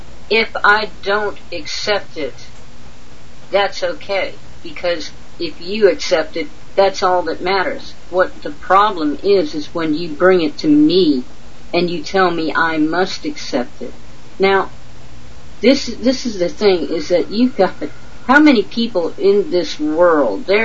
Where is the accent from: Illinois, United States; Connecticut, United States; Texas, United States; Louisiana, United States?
Louisiana, United States; Okay, in the U.S., I grew up in Louisiana.